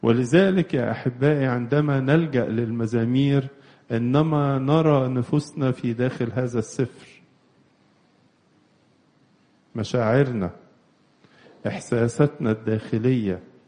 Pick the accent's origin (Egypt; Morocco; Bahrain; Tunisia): Egypt; لازم نعرف إن أثمن ما نملكه كمصريين كلنا مسيحيين ومسلمين هو وحدتنا الوطنية على أرض الوطن